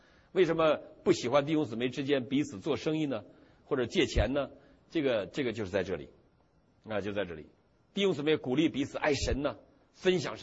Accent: China; 尤其我们中国人，我们中国人在脑子里的物质主义，因为我们是无神论者

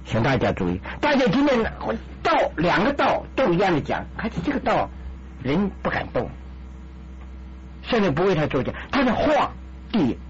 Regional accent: China; 我们中国人就是没有唱诗歌的民族

